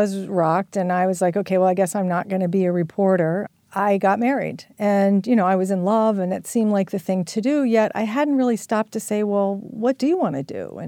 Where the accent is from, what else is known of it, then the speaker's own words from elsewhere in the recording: Virginia, United States; accent: Virginia; I think I called it Salisbury or something with my Virginia accent